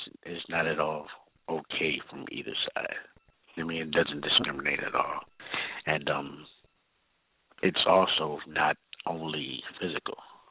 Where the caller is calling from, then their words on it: Houston, Texas, United States; I'm calling from Houston, Texas.